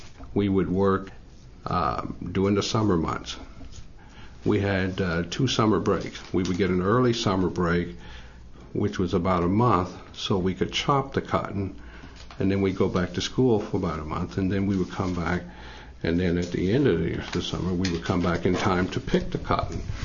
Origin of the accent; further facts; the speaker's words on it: Missouri, United States; I just wanted to share a little bit about what my life was like as a young person growing up in the Boot Hill, Southeast Missouri